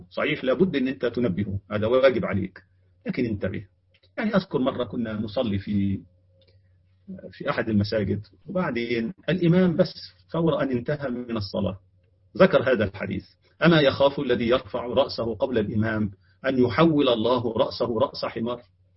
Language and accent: Arabic; Egypt; عندنا كمصريين